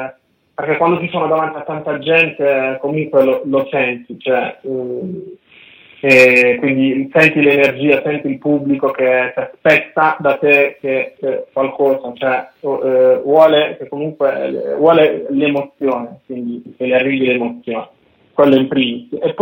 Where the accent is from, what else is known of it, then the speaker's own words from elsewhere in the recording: Apulia, Italy; entra anche qualcosa della mia terra, quindi della Puglia